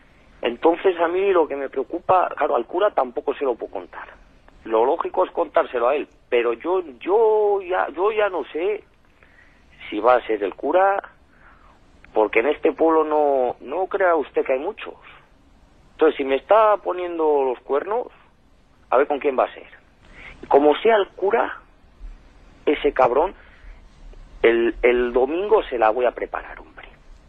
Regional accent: Santa Olaja de Porma, Castile and León, Spain; Yo soy de aquí, de Santa Olaja, de Porma de León.

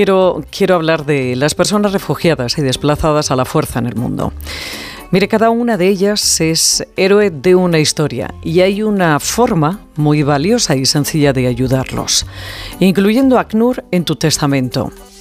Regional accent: Alicante, Valencian Community, Spain; yo que soy de Alicante, el recipiente de toda la vida es la paellera.

